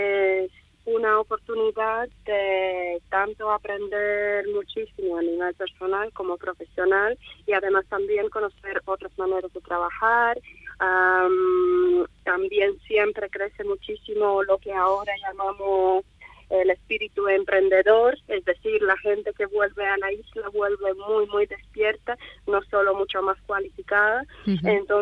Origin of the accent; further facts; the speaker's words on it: Latvia; now in Spain; Yo misma soy de Letonia, también soy extranjera